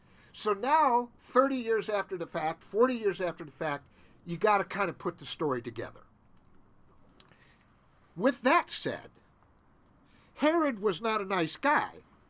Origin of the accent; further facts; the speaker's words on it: Chicago, Illinois, United States; I'm from Chicago, so you'll enjoy this.